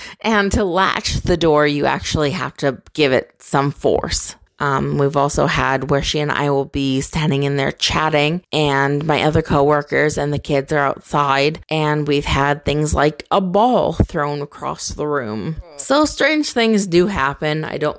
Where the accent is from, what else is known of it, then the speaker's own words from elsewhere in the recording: Canada; I am from Canada, and I work in a daycare center.